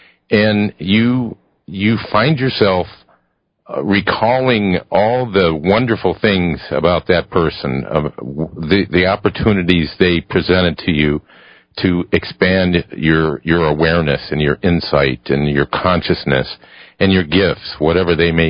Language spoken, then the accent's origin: English; Ohio, United States; And Edison was from my home state of Ohio.